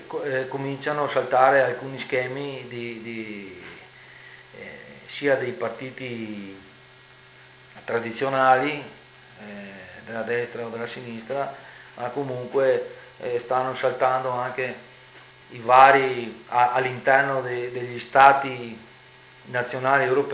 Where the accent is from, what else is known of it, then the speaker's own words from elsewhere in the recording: Veneto, Italy; Ecco, dunque, per noi come veneti, questo momento di crisi, questo momento che potrebbe essere da un certo punto di vista oscuro, potrebbe aprire delle nuove vie